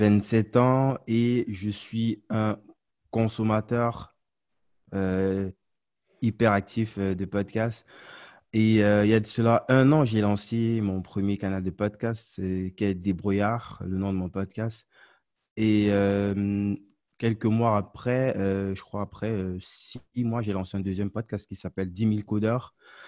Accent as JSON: {"language": "French", "region": "West", "country": "Cameroon", "first_language": "Homala", "second_language": "French", "said": "je suis originaire de l'ouest du Cameroun, mes parents et... Je suis Bamiléké et ma langue s'appelle le Homala."}